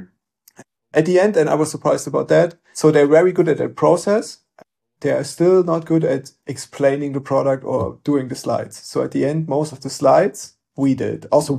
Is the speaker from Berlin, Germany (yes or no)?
no; Dresden, Saxony, Germany; And because I'm from Dresden